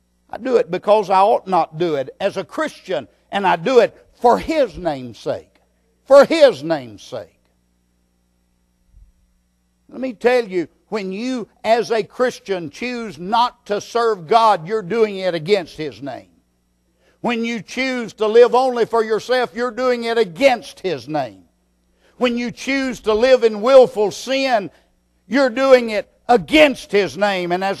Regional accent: Texas, United States; ever lived out of Texas is when I was pastor in Louisiana and I was in the Navy in Florida. And as a Texan

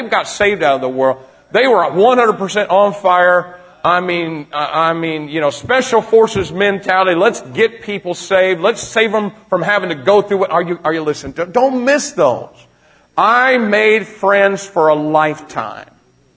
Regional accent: Greencastle, Indiana, United States; born there; and I was born in Greencastle, Indiana.

